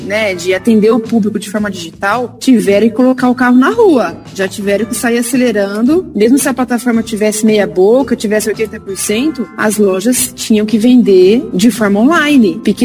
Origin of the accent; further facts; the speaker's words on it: Ribeirão Preto, São Paulo, Brazil; nós somos de Ribeirão Preto, nós não conhecemos ninguém, nada em Bauru